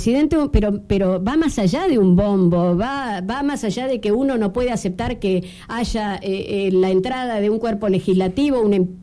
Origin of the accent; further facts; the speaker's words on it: Tierra del Fuego, Argentina; y somos fueguinos, dijimos en la campaña